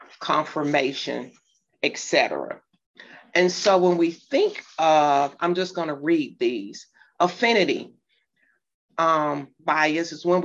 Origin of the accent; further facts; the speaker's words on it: Alabama, United States; accent: Southern drawl; Most of the time people can hear my Southern drawl. I was born and raised in Alabama. I'll be 60 in a few years. It has never gone away.